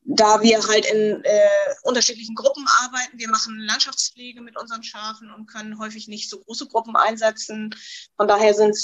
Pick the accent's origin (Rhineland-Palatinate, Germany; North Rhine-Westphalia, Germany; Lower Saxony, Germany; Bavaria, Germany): Lower Saxony, Germany; Ja, also wir kommen aus Niedersachsen. Wir sitzen, ich sag mal so grob mittig zwischen Hamburg und Bremen.